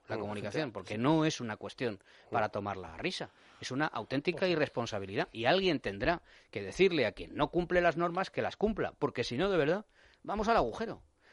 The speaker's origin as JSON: {"language": "Spanish", "town": "Madrid", "region": "Community of Madrid", "country": "Spain", "said": "Y los que van a confinarnos, pues somos los madrileños."}